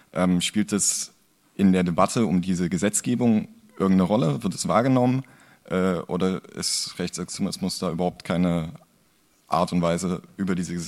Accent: Germany; Hallo, ich komme aus Deutschland.

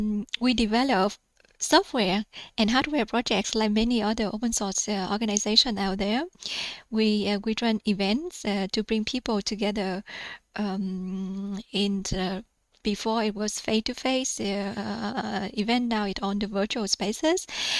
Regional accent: Vietnam; I was born and raised in Vietnam.

